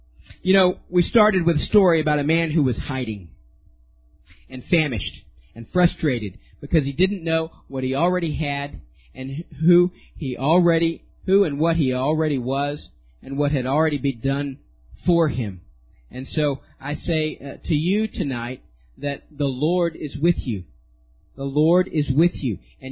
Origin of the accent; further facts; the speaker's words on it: Pasadena, Texas, United States; Now, I come from Pasadena, Texas. They're in the southeast Texas, which we have a very heavy immigrant population in our region.